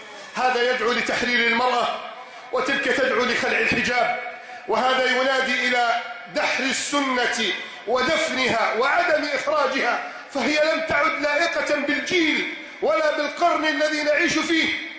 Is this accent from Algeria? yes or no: no; Egypt; في بلادنا مصر